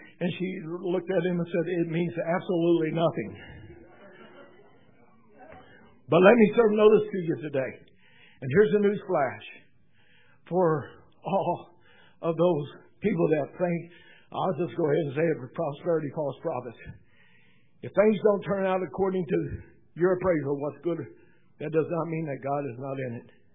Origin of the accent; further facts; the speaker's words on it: the Ozarks, United States; pardon me, I'm from the Ozarks, and I can talk however I want to talk.